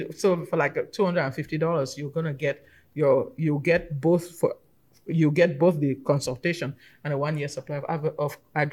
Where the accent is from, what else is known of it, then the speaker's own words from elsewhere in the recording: Texas, United States; I'm still a Texan, though.